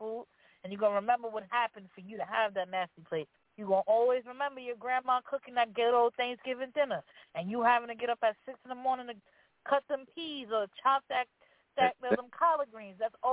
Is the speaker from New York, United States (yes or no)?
yes; Brooklyn, New York, United States; I'm from Brooklyn, like my hometown Bushwick. We hustlers out there.